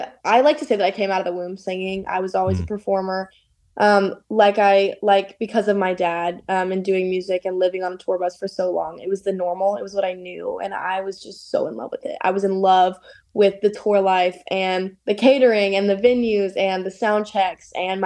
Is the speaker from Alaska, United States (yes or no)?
no; Tennessee, United States; I'm from Tennessee. So there's some country in there too.